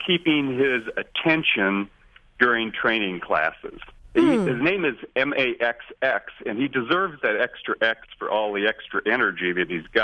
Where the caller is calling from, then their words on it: Anchorage, Alaska, United States; from Anchorage.